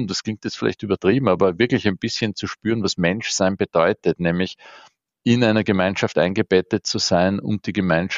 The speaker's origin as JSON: {"language": "German", "region": "Vienna", "country": "Austria", "tie": "born or raised there", "said": "Ich bin in Simmering aufgewachsen."}